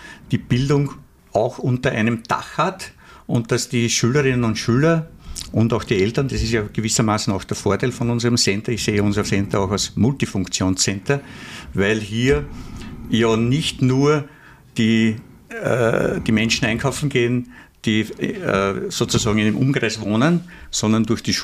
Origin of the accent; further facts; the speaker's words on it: Vienna, Austria; born there; ich bin zwar in Wien geboren, aber mütterlicherseits habe ich Wurzeln im Weinviertel, also Niederösterreich, und väterlicherseits im Südburgenland, im Burgenland.